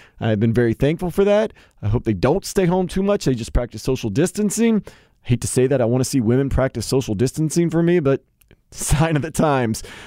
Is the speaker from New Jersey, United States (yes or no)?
no; New Orleans, Louisiana, United States; I am from the 7th Ward, so close by. So we talk, we joke around, we talk about when we were growing up in New Orleans, how it's different, how it's good, how it's bad